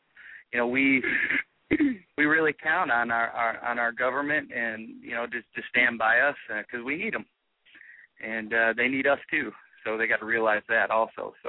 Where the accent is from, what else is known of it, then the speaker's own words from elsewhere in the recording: St. Charles, United States; Well, I was. I actually grew up in St. Charles, and I still live there today. Great town, and yeah. So that's where I'm from. I'm still a local boy.